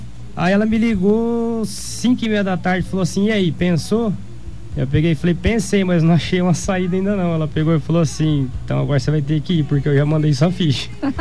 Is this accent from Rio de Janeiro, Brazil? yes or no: no; Dourados, Mato Grosso do Sul, Brazil; Sou daqui de Dourados mesmo.